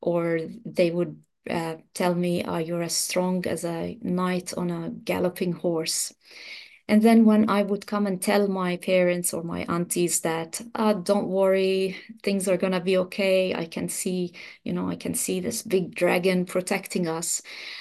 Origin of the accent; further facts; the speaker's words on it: Lebanon; I'm originally from Lebanon in the Middle East, and we have big, beautiful cedar forests in the mountains.